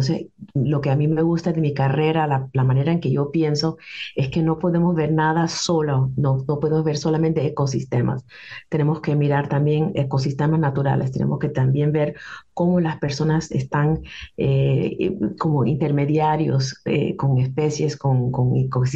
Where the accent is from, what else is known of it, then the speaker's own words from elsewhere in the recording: Panama; Soy de Panamá, así que me gustan muchas cosas, la cultura latinoamericana